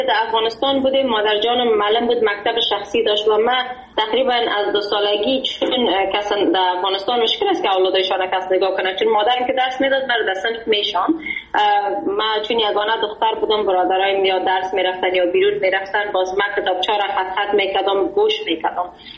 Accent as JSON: {"language": "Persian", "town": "Sydney", "region": "New South Wales", "country": "Australia", "tie": "born or raised there", "said": "من بیشتر از 22 سال میشه که در سیدنی استرالیا زندگی میکنم و بگویم بیشتر عمر خود همینجا سپری کردیم و در استرالیا بزرگ شدیم."}